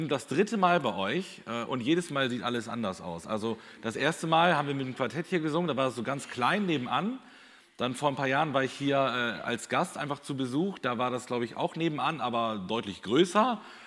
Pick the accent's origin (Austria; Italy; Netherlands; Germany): Germany; Espelkamp, North Rhine-Westphalia; ich komme aus Espelkamp